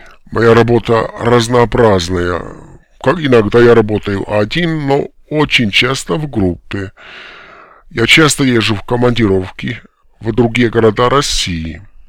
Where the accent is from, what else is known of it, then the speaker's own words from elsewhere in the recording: Oulu, North Ostrobothnia, Finland; Russian is a second language; moved away as an adult; now in Saint Petersburg, Russia; По национальности я финн, мне 42 года. Мой родной город Оулу, а сейчас я живу в Петербурге.